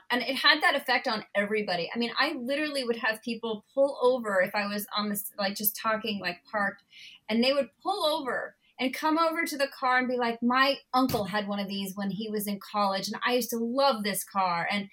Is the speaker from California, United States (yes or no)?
yes; Burbank, California, United States; And now, I grew up in Burbank, and I went to high school in Burbank.